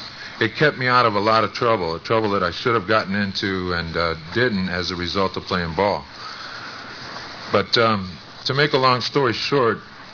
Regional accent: El Paso, Texas, United States; But I grew up in El Paso, and some people that I know talk about, they can remember the first time they took a drink.

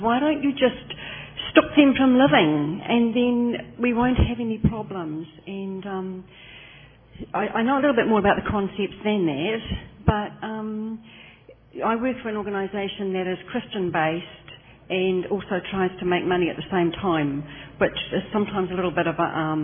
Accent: New Zealand; I'm from New Zealand, and it's just wonderful to be here

